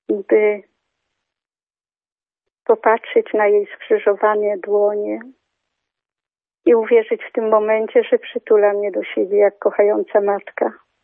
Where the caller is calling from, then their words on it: Skarżysko-Kamienna, Świętokrzyskie Voivodeship, Poland; ze Skarżyska Kamiennej.